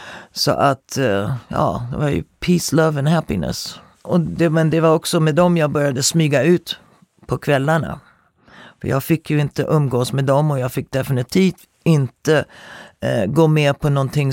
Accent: Sweden; Som svensk så upplevde man det som liksom att de tränger sig inom ens egen space om man inte är van.

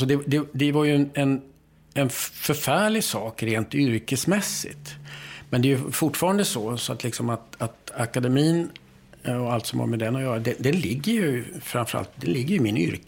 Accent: Boden, Norrbotten County, Sweden; när jag växte upp där i Boden

